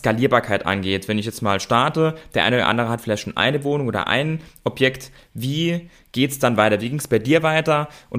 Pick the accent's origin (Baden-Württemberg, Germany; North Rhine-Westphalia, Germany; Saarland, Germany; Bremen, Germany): Saarland, Germany; Ich komme ja aus dem Saarland und bin deshalb hier auch investiert.